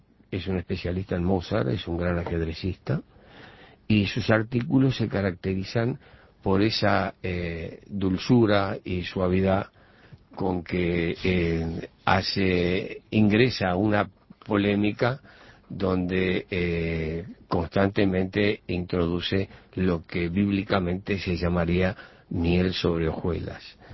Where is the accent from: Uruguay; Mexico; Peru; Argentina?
Uruguay